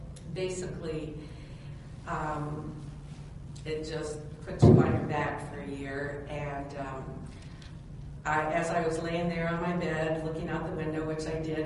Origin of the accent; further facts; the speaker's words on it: Columbia, Missouri, United States; I was teaching school in Boonville, Missouri. I was raised in Columbia, Missouri.